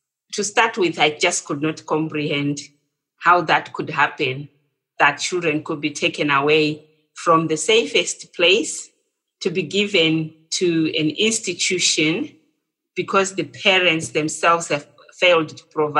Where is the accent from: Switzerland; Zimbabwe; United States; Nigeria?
Zimbabwe; moved away as an adult; also born or lived in England; I'm originally from Zimbabwe.